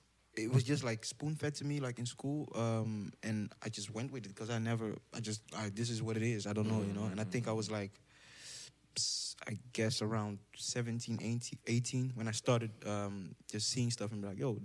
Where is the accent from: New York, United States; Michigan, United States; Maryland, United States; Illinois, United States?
Maryland, United States; Baltimore; I grew up in Southeast Balmer, kind of rough, and it was an interesting experience because from a young age I started getting into contact with different cultures.